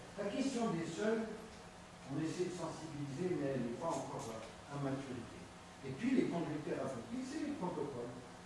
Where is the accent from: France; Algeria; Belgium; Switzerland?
Algeria; Moi, je suis algérien, je peux vous dire, on ne peut pas confondre l'Algérie et le Maroc.